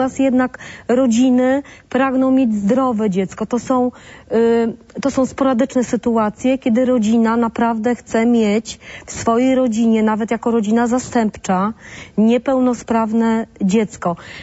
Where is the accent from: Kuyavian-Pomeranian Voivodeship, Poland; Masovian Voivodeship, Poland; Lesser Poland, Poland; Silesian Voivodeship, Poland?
Kuyavian-Pomeranian Voivodeship, Poland; Toruń; jestem z Torunia